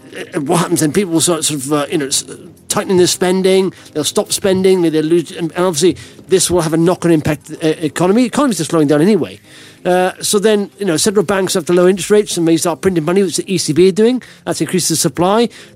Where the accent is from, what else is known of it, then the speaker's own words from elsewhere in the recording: Blackwood, Wales, United Kingdom; I went to the flower mill, which is a really dodgy pub in my hometown of Blackwood.